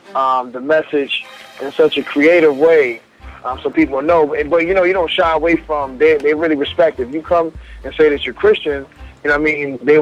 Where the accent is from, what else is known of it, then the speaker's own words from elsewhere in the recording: North Carolina, United States; now in Boston, United States; Now I'm from North Carolina, so it definitely gave me a different perspective living up here.